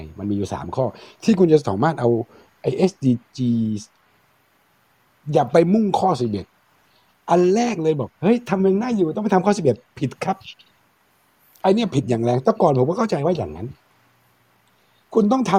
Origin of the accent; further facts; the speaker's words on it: Korat, Nakhon Ratchasima, Thailand; born there; เราก็คนไทยเกิดโคราชเราก็ไม่ยอมเขาหรอก